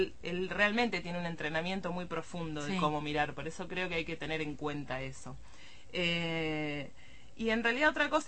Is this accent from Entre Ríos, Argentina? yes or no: no; La Plata, Buenos Aires Province, Argentina; también nosotros porque somos platenses